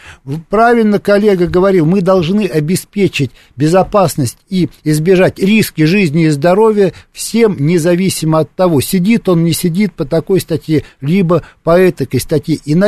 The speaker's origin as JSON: {"language": "Russian", "region": "Moscow", "country": "Russia", "tie": "born or raised there", "said": "Я родился в Москве и всю жизнь прожил в Москве и, надеюсь, доживу в Москве"}